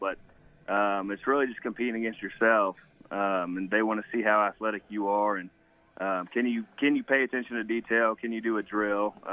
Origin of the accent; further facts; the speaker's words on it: Tyler, Texas, United States; obviously I'm from Tyler, was born and raised there. All my family's in Texas